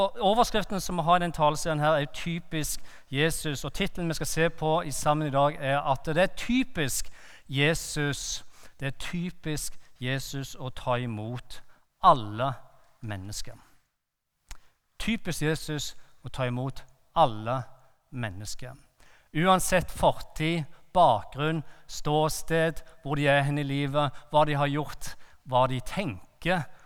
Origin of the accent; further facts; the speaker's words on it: Bryne, Rogaland, Norway; also born or lived in Lyngdal; jeg er oppvokst på Bryne og på Jæren, og derav den uforståelige dialekten. Det har jeg hørt i 8,5 år i Lyngdal, at jeg må jobbe med dialekten min